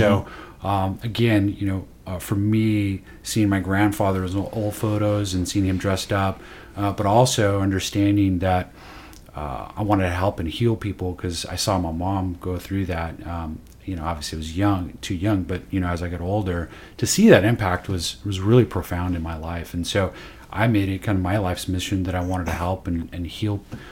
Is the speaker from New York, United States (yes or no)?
no; Oxnard, California, United States; Yeah, from Southern California, Oxnard, California, a little beach town in Southern California. Yeah, I had a great childhood growing up, lots of great friends.